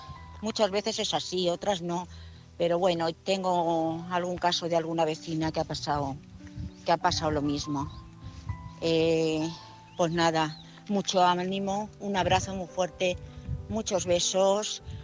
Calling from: Madrid, Community of Madrid, Spain; de Madrid.

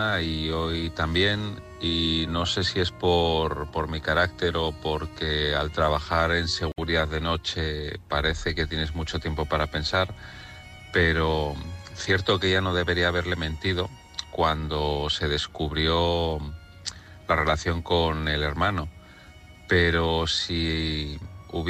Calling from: Asturias, Spain; de Asturias.

